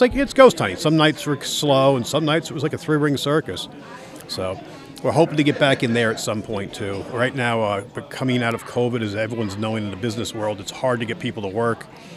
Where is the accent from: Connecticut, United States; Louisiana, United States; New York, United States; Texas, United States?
New York, United States; Long Island; but I'm from Long Island, New York. There's, you know, no Bigfoots there.